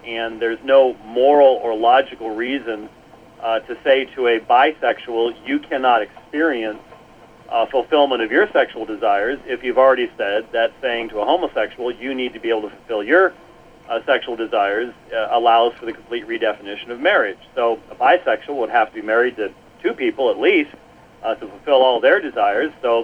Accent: Minneapolis, Minnesota, United States; born there; also born or lived in Mechanicsburg; I was born in Minneapolis, Minnesota.

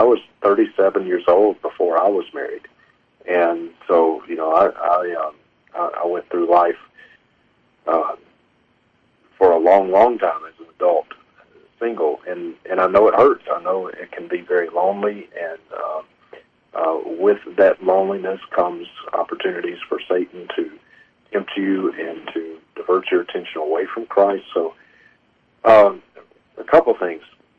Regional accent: Mississippi, United States; I mean, long story short, I'm from Mississippi. My wife is from Montana. We met in California

